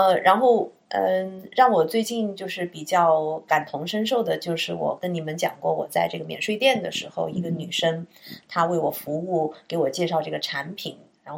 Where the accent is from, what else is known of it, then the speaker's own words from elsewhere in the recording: Shenzhen, Guangdong, China; also born or lived in Chongqing, China; 我是重庆出生，我在深圳长大，我又在国外很多地方。